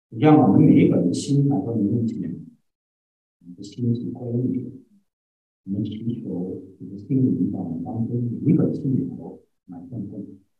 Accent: China; 我猜大家都很清楚知道我们中国人对福的一个概念

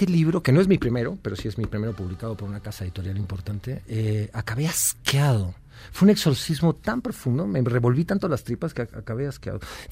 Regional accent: Mexico; Si no caes, yo te bautizo, soy mexicano y se acabó el pedo.

